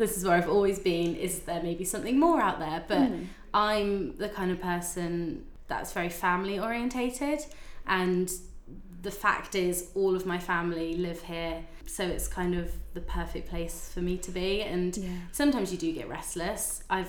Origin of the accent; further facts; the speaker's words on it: Poole, South West England, United Kingdom; I was born and raised in Poole, so never moved away.